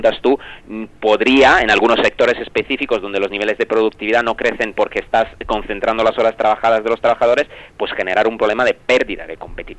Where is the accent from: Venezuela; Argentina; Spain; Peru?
Spain; y los españoles, así como los italianos, como parece ser que somos los más vagos de Europa